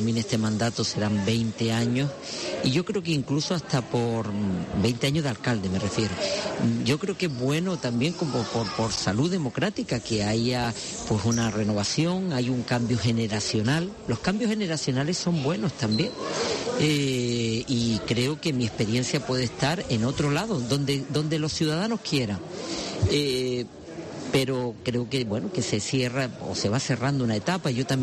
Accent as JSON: {"language": "Spanish", "town": "Gáldar", "region": "Canary Islands", "country": "Spain", "tie": "born or raised there", "said": "estoy aquí delante de la Recoba de Galdas y yo soy feliz. Es decir, ver a mi gente, ver mi pueblo, cómo está activo, cómo está vivo y seguir."}